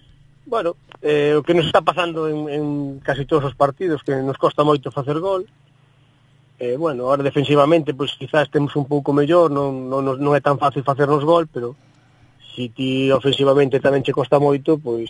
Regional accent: Barallobre, Galicia, Spain; para a xente que somos de Barallobre

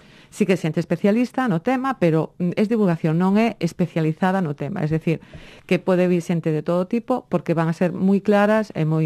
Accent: Fene, Galicia, Spain; e como son de FENE, pues, ocorrésonos, bueno, pues, podemos organizarlas en FENE.

